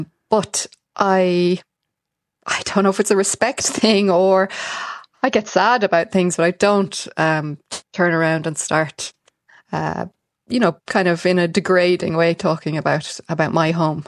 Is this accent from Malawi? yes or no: yes; Malawi; born there; also born or lived in Ethiopia / Vietnam / Zambia; Yeah, I was born in Malawi, and I moved around a lot. I lived in Ethiopia and Vietnam and Zambia